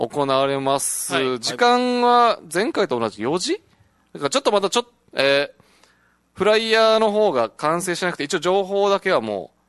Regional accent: Iheya, Okinawa, Japan; 自分、伊平屋出身なんですよ。

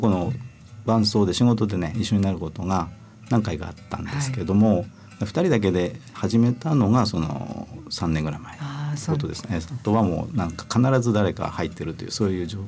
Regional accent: Iwate, Japan; あの僕ちなみに岩手県出身なんですけども、

